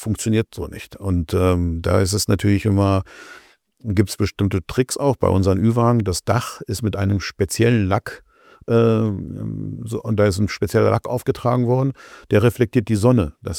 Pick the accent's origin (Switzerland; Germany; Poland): Poland; Ich selber bin ja ursprünglich aus Polen.